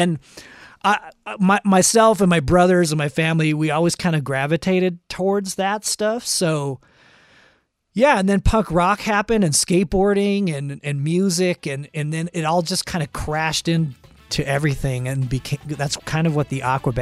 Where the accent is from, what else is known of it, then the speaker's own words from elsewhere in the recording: Los Angeles, California, United States; being in LA, growing up in Los Angeles, there was a weird stations and cable access.